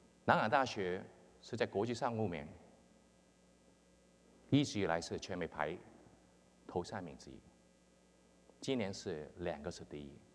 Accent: Hong Kong; 我是在香港出生长大的，我在中学的时候信了主，

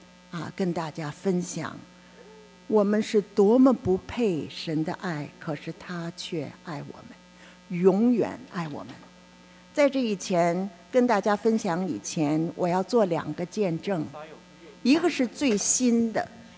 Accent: China; born there; 我们国家的名字最早是神州

